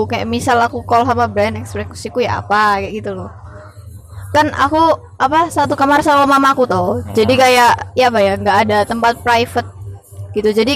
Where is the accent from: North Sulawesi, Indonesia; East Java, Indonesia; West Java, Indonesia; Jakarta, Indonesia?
Jakarta, Indonesia; Karena asalku dari Jakarta, aku bakal nyari di Jakarta.